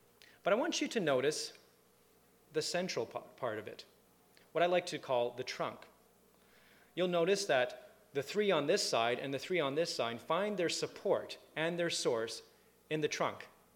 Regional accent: Vancouver, British Columbia, Canada; born there; I was born in Vancouver. And you might say, well, you must have lived there and just come here recently. But that's not true either. In fact, I lived in three different provinces, and not only that, but I've lived in two different countries.

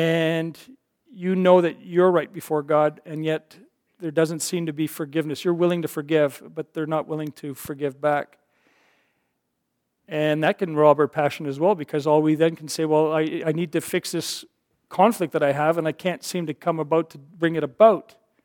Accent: Northwest Territories, Canada; now in Moonbeam, Canada; We had just moved to Moonbeam. Nobody knew us there, right? We come from the Northwest Territories. We were in fellowship in the churches up there.

